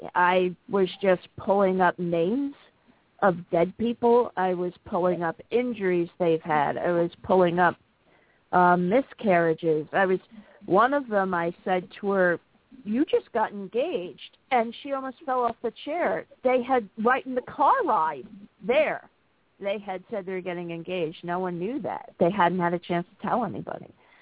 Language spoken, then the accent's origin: English; East Coast, United States; moved away; I'm from the East Coast, where an eight-hour drive takes you through five states.